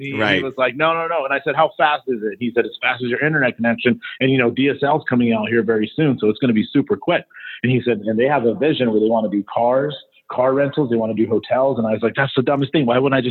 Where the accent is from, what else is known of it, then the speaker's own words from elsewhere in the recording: Denver, Colorado, United States; now in New York, United States; Originally from Denver, Colorado. Grew up there my whole life. Okay. Moved to New York about 10 years ago.